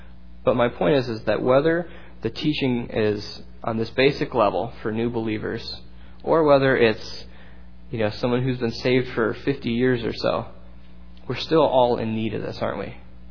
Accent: United States; There is obviously the potential for me as an American to go to Zambia

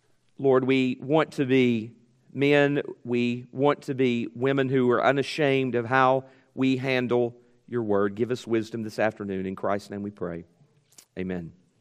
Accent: Tennessee, United States; I'm actually from Tennessee originally.

